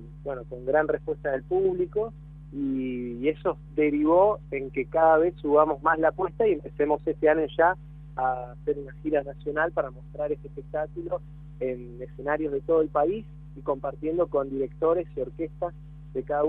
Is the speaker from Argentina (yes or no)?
yes; Capitán Bermúdez, Santa Fe, Argentina; en la ciudad de Rosario, que es cerca de donde estamos nosotros, somos de Capitán Bermúdez, en el sur de Santa Fe